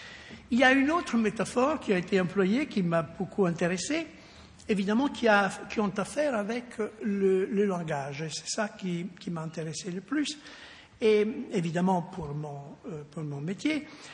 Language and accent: French; Rimini, Emilia-Romagna, Italy; Alors, vous savez que je suis de Rimini, vous ne savez pas, mais c'est pas maintenant c'est dit.